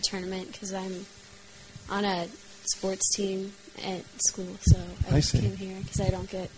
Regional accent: Dallas, Texas, United States; From Dallas, Texas.

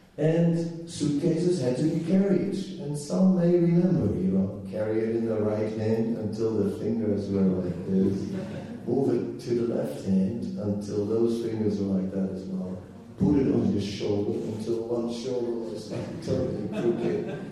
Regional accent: Netherlands; I said, I'm from Holland, you know.

